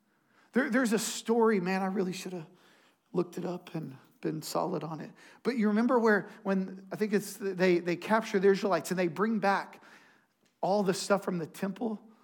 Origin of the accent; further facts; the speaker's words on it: Strawn, Texas, United States; I'm just from Strawn, man. Like, we don't have good towels.